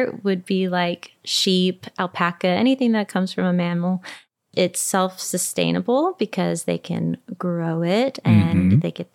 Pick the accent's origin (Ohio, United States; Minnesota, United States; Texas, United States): Minnesota, United States; Minneapolis; I'm from Minneapolis, and there's a lot more wool sweaters in the Goodwills in Minneapolis than there are in Tennessee.